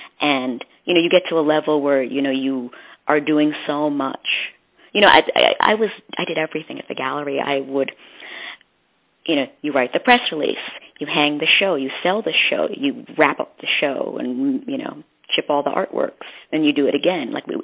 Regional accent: New Jersey, United States; And I'm from Jersey, so the city, I mean, we'd always go back and forth when I was little, but it wasn't that far away to me.

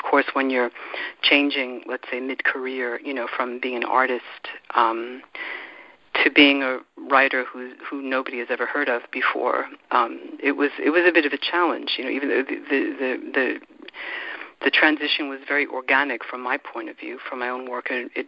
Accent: New York City, New York, United States; moved away as an adult; now in Berlin, Germany; I grew up in New York, but I haven't really been living there on a regular basis for so many years that I don't really feel that I can compare the two cities so much. I mean, Berlin is really my hometown in a lot of ways.

